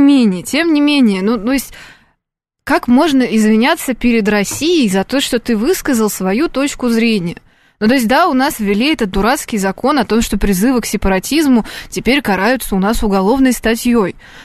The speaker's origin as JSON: {"language": "Russian", "region": "Crimea", "country": "Ukraine", "tie": "born or raised there", "said": "я провела все детство в Крыму."}